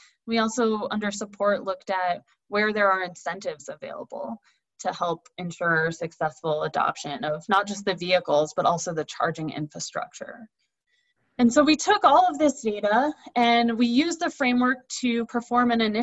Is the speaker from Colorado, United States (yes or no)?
yes; Colorado, United States; here in my home state of Colorado.